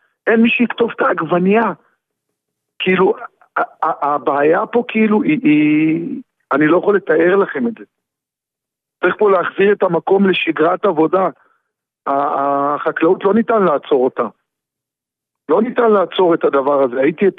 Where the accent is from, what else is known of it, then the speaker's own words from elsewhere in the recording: Hatzeva, Southern District, Israel; אני במקור ממושב חצבה, מערבה